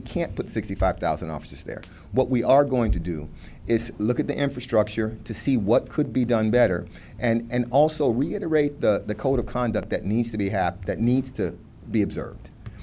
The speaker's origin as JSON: {"language": "English", "town": "Miami Gardens", "region": "Florida", "country": "United States", "tie": "born or raised there", "said": "I saw the pictures also. That's my hometown. That's Miami Gardens."}